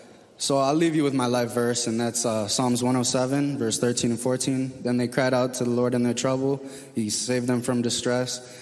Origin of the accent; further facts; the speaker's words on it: Chicago, Illinois, United States; I'm 22 years old and I'm from Chicago.